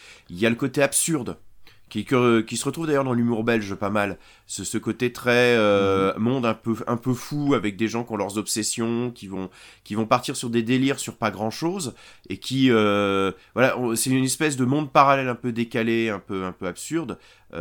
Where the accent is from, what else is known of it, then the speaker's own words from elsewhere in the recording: France; Et particulièrement chez nous en France